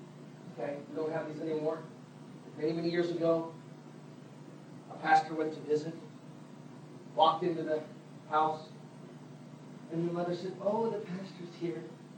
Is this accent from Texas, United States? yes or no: yes; Texas, United States; When I was a kid, I grew up in Texas, big place. And in West Texas, there the trees, the little mesquite trees, they're like this.